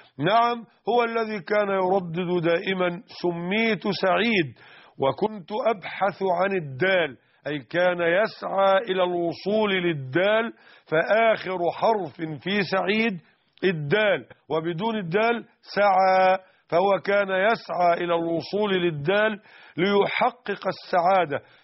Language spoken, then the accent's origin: Arabic; Mit Hadid, Dakahlia, Egypt; وقد شرفني الله تعالى بزيارته في بيتي بقريتنا ميت حديد منية النصر قهلية مصر